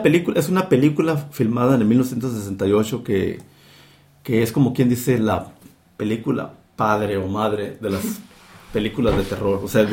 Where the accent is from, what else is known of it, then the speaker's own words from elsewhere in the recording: Mexico; Realmente, para mí, como mexicano que soy